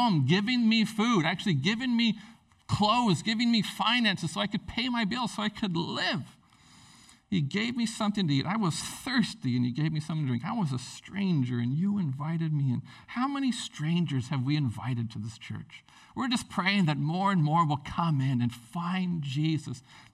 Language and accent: English; Prince Rupert, British Columbia, Canada; when I was a teenager, growing up in Prince Rupert, I left home and I turned to the dark side